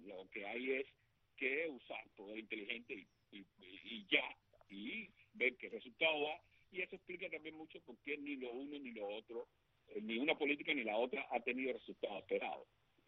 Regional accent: Cuba; Somos los cubanos los que tenemos que lograr el asunto.

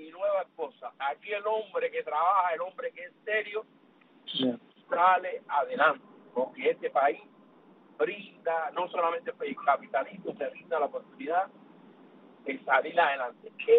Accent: Cuba; also born or lived in France; now in United States; Pero yo salí de Cuba

